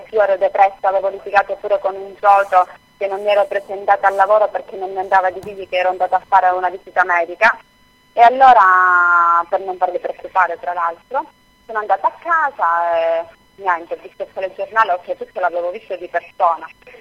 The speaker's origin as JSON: {"language": "Italian", "town": "Camastra", "region": "Sicily", "country": "Italy", "said": "A me, di Camastra, io amo il mio paese. Per loro non c'è niente, per me c'è tutto. C'è la famiglia, la mia famiglia è Camastra."}